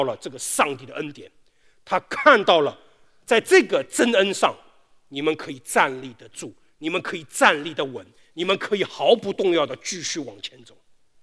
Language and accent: Chinese; Shanghai, China; 我们上海人只有羊圈，那羊圈的嘛